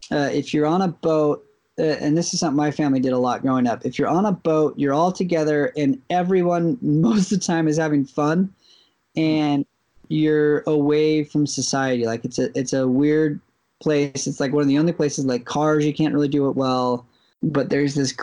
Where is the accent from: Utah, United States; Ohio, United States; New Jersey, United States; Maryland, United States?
Utah, United States; Yeah, I mean, so we grew up here in Utah.